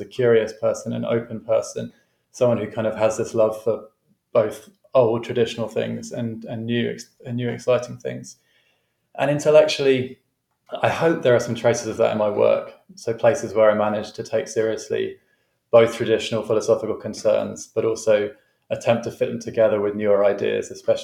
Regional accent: London, United Kingdom; moved away; the one thing that I kept coming back to was the fact I grew up in London. And whilst I've not lived there for years now, I still strongly identify as a Londoner.

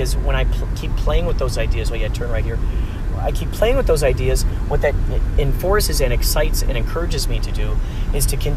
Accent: Carol Stream, Illinois, United States; now in Los Angeles, United States; Normally from Chicagoland area, Carroll Stream.

